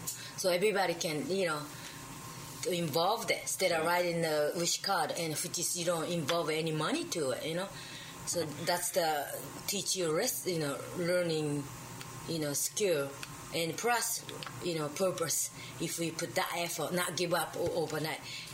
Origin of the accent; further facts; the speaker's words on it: Sasebo, Nagasaki, Japan; Japan. Born and raised in Japan.